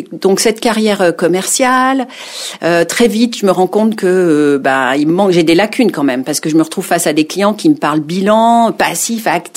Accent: Grand Est, France; born there; je suis née en Lorraine, dans une famille très modeste, il y a 63 ans. Je suis née en 1963 et mes grands-parents étaient immigrés italiens. Voilà … Je parle pas très bien italien parce qu'on ne me l'a jamais appris.

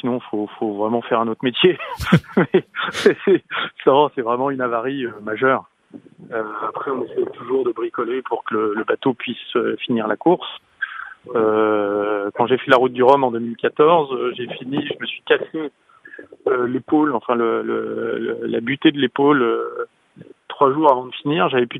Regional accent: Granville, Normandy, France; je suis Granvillais, j'ai toujours quasiment toujours vécu ici, j'habite à 10 km de Granville, à Lingreville, et c'est une région qui est magnifique.

